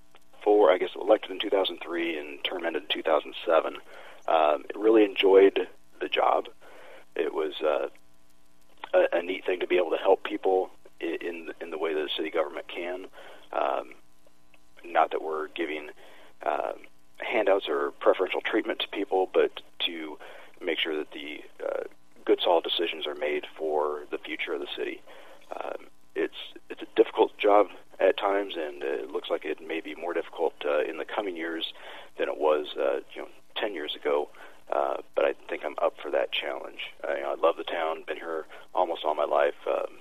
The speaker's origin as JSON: {"language": "English", "town": "Burlington", "region": "Iowa", "country": "United States", "tie": "born or raised there", "said": "I grew up in Burlington. Came here when I was, before kindergarten, moved to West Burlington area and graduated BHS way back when in 1986."}